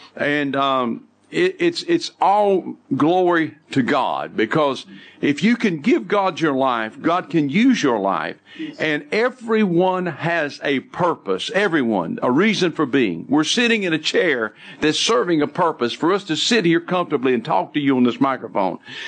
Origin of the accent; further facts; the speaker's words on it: North Carolina, United States; I'm from North Carolina.